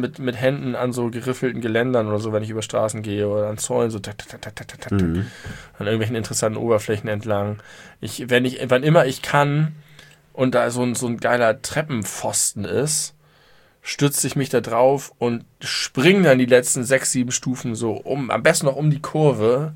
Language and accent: German; Hamburg, Germany; ich komme aus Hamburg, tut mir leid, das ist nicht meine Kategorie von Taxi.